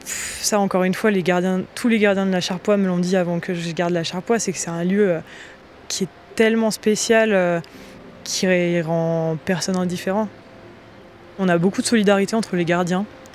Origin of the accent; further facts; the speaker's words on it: Les Contamines-Montjoie, Auvergne-Rhône-Alpes, France; Moi j'ai grandi au Contamine, donc c'est dans la vallée qui est à côté de Chamonix, dans le Val-Montjoie.